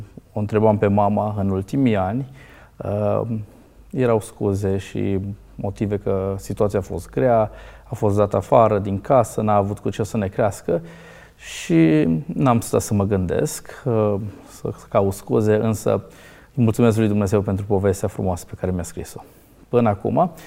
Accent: Hațeg, Hunedoara County, Romania; Ne-am dus în casa de copii unde am crescut, la Hațeg.

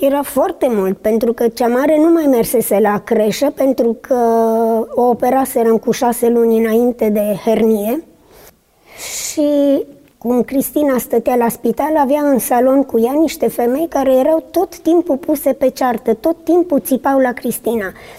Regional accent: Lugoj, Timiș County, Romania; eu sunt din Lugoj și cunoscusem un băiat

